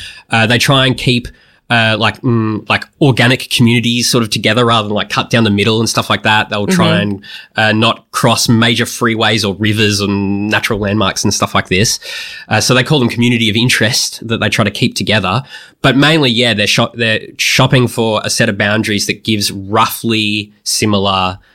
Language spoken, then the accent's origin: English; Victoria, Australia; I'm from the Mornington Peninsula.